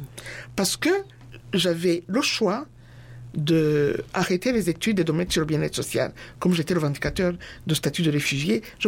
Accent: Rwanda; Mais moi, je venais du Rwanda.

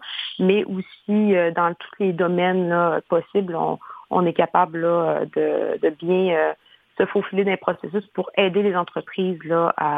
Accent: Quebec City, Quebec, Canada; je suis originaire de Québec

